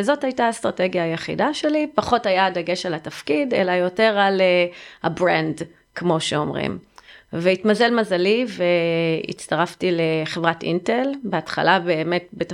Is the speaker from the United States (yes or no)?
yes; United States; moved away as an adult; now in Israel; אני סיימתי ללמוד באוניברסיטה, אני גדלתי בארצות הברית, ובאתי לשרת בצבא